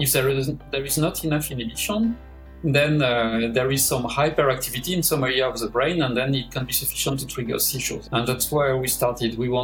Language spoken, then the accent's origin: English; France; English is a second language; moved away as an adult; now in Denmark; Based in Denmark, but I was born in France. I am French and Danish now. I moved to Denmark about 28 years ago